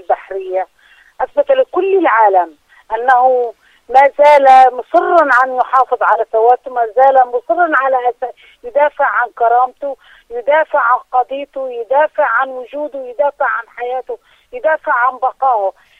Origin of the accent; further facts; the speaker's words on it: Palestine; وسنسقط كل الصفقات التي نتعرض لها نحن كفلسطينيين